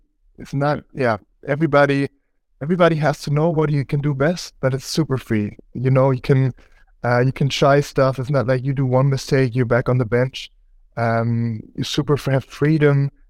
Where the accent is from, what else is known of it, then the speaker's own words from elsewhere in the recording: Hamburg, Germany; now in Berlin, Germany; I'm from Hamburg, also a big city in Germany